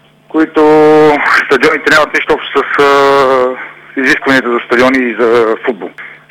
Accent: Dupnitsa, Kyustendil Province, Bulgaria; now in Sofia, Bulgaria; Аз съм от Дупница и живея в София.

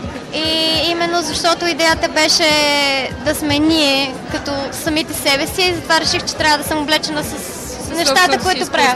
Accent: Sofia, Sofia City, Bulgaria; Аз съм от София.

